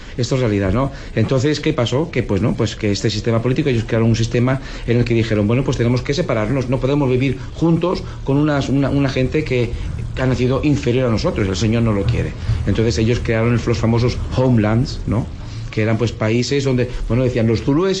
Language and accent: Spanish; South Africa; yo vengo de Sudáfrica, pues un país riquísimo en recursos materiales, tiene oro, tiene diamantes